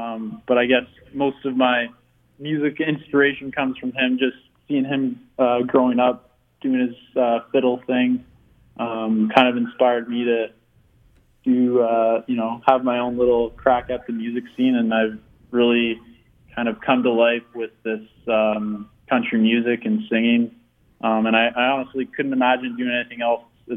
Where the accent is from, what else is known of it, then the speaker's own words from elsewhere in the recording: Waterloo, Ontario, Canada; I'm from Waterloo, Ontario, Canada. I grew up here, and then I actually have a farm up near South Bruce, which is like rural southern Ontario, so spent a lot of summers there growing up